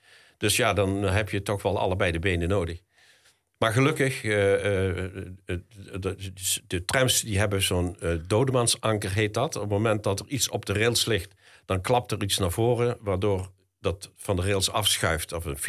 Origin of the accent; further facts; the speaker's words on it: Bergen, Netherlands; Maar dat begon eigenlijk op de kleuterschool in Bergen, waar ik geboren ben, in 1951. Ik zat in 1955 op de kleuterschool. En ik ben linkshandig geboren.